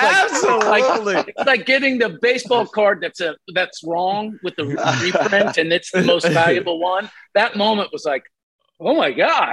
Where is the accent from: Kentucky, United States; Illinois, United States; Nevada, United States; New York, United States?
Kentucky, United States; You know, we're both from Kentucky and cities that are in some way maligned or states that you know, we're known as like hillbillies and whatnot.